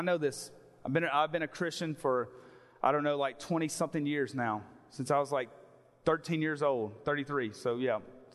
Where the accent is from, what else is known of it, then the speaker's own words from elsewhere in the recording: Mississippi, United States; Now, I know I'm from Mississippi, y'all, but us Mississippians, we do have high culture there, okay?